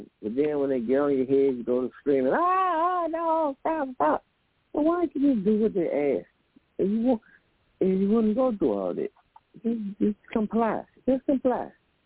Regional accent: United States; Yes, I'm an American as a black person.

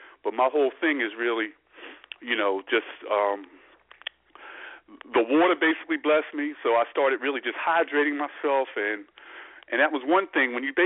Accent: Philadelphia, Pennsylvania, United States; And I grew up in South Philly at the Christian Street YMCA, so I was a swimmer.

